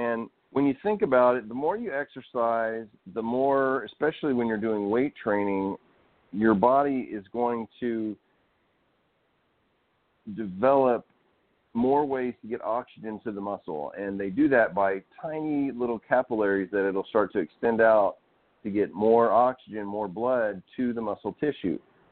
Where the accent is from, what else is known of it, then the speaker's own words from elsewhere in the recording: Arkansas, United States; Especially, I grew up out in Arkansas. We're outside climbing trees and chasing animals and just doing all kinds of stuff.